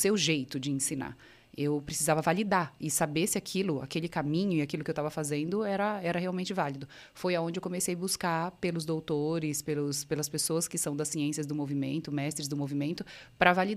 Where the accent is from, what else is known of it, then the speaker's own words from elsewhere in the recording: São Paulo, Brazil; now in Americana, Brazil; Eu sou de Americana, né? Eu moro em Americana. Sou de São Paulo, mas moro em Americana há muito tempo.